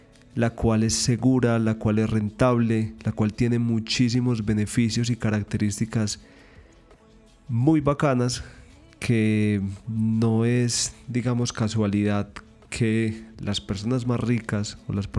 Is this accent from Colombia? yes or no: yes; Colombia; soy colombiano y desde mis 17 años más o menos, 16, estoy en el tema de la inversión inmobiliaria